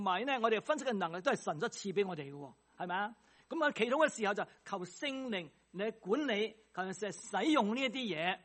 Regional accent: China; 其实我中国人都有啦，是不是啊？

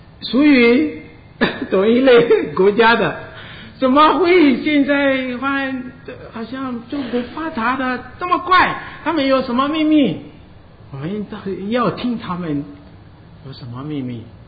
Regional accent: Togo; 这是我的国家多哥，这个国家，看，这是我的家乡，很小的

